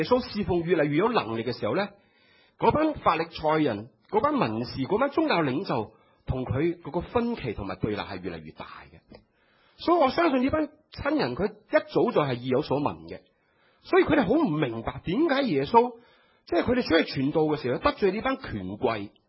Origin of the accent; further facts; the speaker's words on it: China; 尤其是我们中国人，是不是？你想想我们中国人见到面打招呼讲什么？